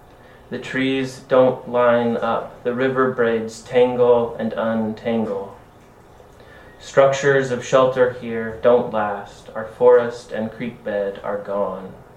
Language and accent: English; Idaho, United States; moved away as an adult; also born or lived in Washington / Missoula; now in Alaska, United States; I grew up in North Idaho. I was educated at Western Washington University before I moved to Alaska.